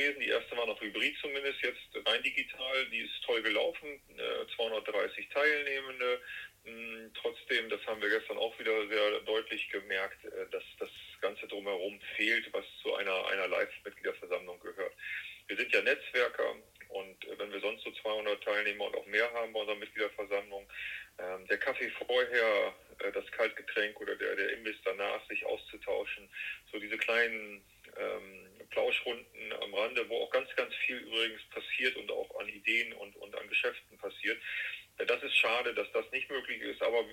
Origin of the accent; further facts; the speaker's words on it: Northern Germany, Germany; und fühle mich als Norddeutscher und voll und ganz mit der Region hier verbunden.